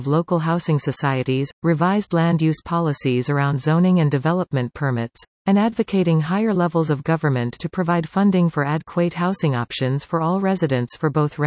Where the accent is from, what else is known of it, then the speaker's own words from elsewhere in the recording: Victoria, British Columbia, Canada; As an experienced councillor, returning to my hometown of Victoria